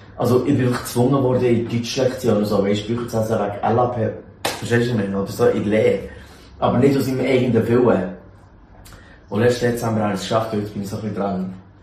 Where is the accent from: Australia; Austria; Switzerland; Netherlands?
Switzerland; Neuenegg, Bern; Also gut, ich bin in Neuenegg geboren